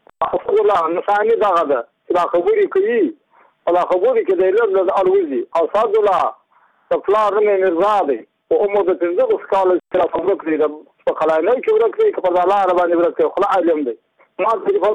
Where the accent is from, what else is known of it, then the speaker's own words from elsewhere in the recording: Badghis, Afghanistan; زه په خپل د بادغیس ولایت یم د مقر د ولسوالۍ یم.